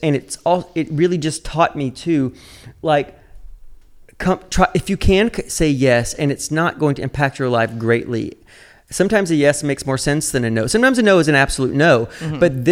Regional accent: the South, United States; I grew up gay in the South.

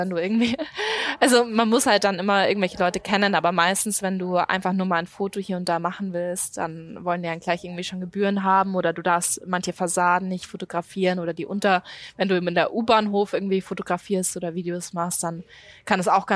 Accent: Munich, Bavaria, Germany; im Fürstenried West, wo ich herkomme

